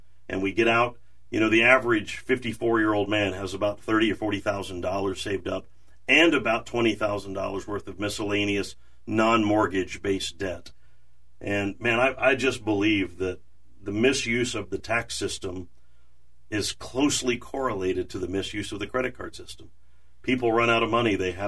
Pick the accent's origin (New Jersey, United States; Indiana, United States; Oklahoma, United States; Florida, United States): Oklahoma, United States; In my brain, in my pea-sized brain, I'm from Oklahoma, I have limited capacity